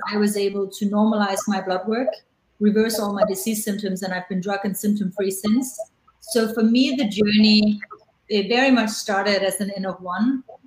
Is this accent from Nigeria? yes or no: no; Denmark; I'm originally from Legoland, also known as Denmark.